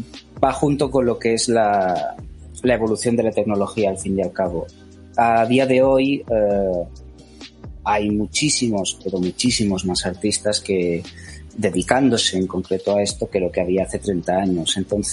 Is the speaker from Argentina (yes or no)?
no; Balearic Islands, Spain; soy de Mallorca y cuando yo empecé a estudiar no existía en Mallorca, vamos a decir, unos estudios que fueran sobre videojuegos